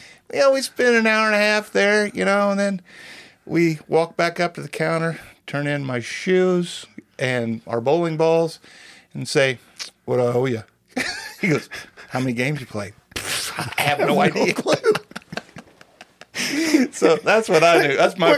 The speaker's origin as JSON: {"language": "English", "town": "Calhoun", "country": "United States", "tie": "born or raised there", "said": "Okay, I grew up in Calhoun."}